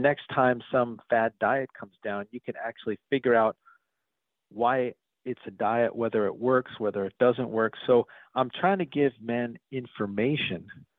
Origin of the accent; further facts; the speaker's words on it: New York, United States; I remember growing up in New York, I was a Mets fan